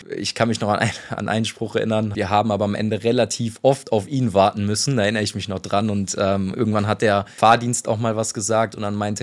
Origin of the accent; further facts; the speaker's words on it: Alfter, North Rhine-Westphalia, Germany; Dann bin ich halt in Alfter groß geworden, aufgewachsen. Habe beim VfL Alfter dann angefangen Fußball zu spielen